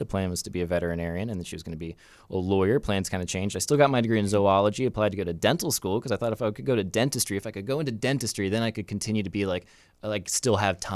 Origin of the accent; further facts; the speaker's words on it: Florida, United States; I'm from Central Florida. I grew up religious. I grew up as what's called a Pentecostal Christian. And I grew up as a very conservative, outspoken Republican, and then started acting around the age of like 7